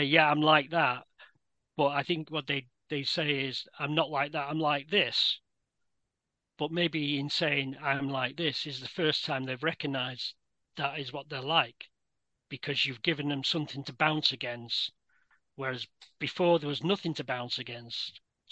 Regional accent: United Kingdom; I'm British.

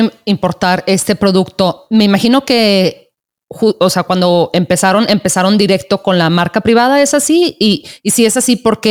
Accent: Mexico; Yo soy de México y he viajado un par de veces a España, pero más como de vacaciones, ¿verdad?

